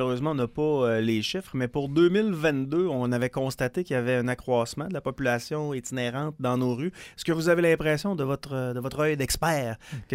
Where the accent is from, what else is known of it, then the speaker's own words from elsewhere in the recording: Quebec City, Quebec, Canada; moved away as an adult; Ayant eu des appartements toute ma vie au centre-ville de Québec, je suis parti de Québec, j'avais 33, 34, j'ai grandi là.